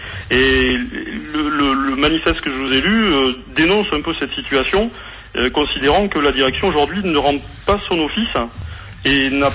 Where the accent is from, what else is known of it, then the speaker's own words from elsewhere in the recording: Bordeaux, Nouvelle-Aquitaine, France; born there; je suis pas une pièce rapportée, je suis né à Bordeaux.